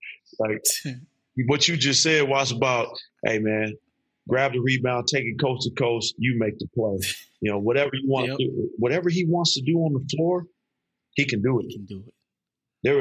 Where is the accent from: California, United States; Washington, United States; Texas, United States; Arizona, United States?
California, United States; Oakland; But growing up in Oakland also taught me how to have thick skin, taught me how to be tough.